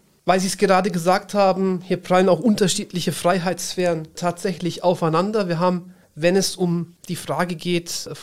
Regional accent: Nuremberg, Bavaria, Germany; born there; Ich bin in Nürnberg geboren

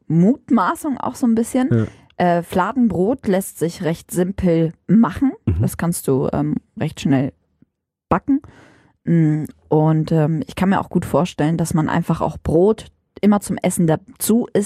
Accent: Syria; now in Germany; Also ich komme aus Syrien

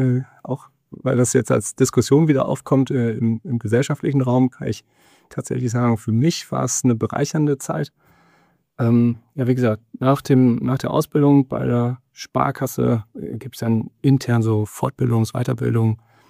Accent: Wilsum, Lower Saxony, Germany; ich bin gebürtiger Wilsumer, ich komme also aus der Samtgemeinde Oelsen, bin in Wilsum und Oelsen zur Schule gegangen, habe dann 1989 mein Abitur hier in Nordhorn gemacht

